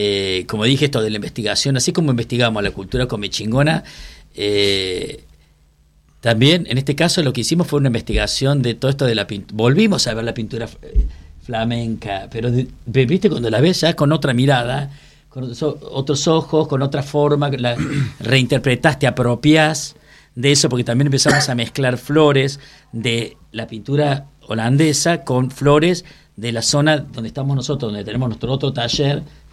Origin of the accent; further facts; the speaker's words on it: Córdoba, Argentina; Yo que, bueno, que soy cordobés, que estudié todo y crecí en todo el colegio, toda la cultura de los pueblos originarios cordobeses.